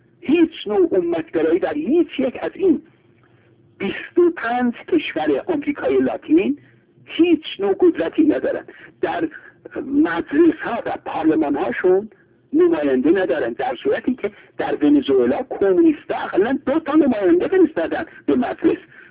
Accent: Iran; چون خب ما ایرانی هستیم باید به ایران بیشتر برسیم

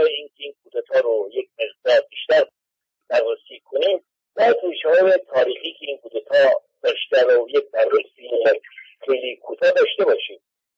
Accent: Iran; من به عنوان یک ایرانی که به مصدق و راه مصدق پایبند بوده و هستم

